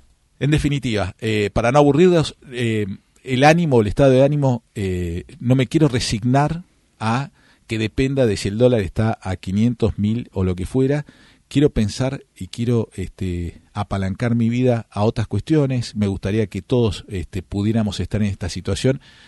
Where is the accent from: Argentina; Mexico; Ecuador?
Argentina; Somos argentinos, estamos acostumbrados